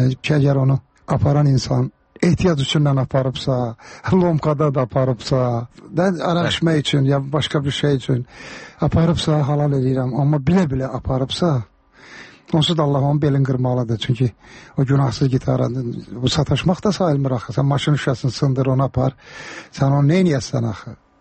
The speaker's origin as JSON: {"language": "Azerbaijani", "region": "Karabakh", "country": "Azerbaijan", "said": "Məndə zarafatçı Qarabağlıyam"}